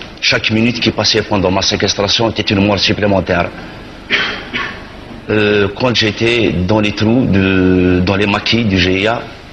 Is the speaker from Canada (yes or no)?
no; Algeria; Je suis algérien, je suis né en Algérie, je ne connais pas un traître mot d'arabe. Je suis berbère, je ne suis pas arabe et je ne suis pas obligé d'être musulman.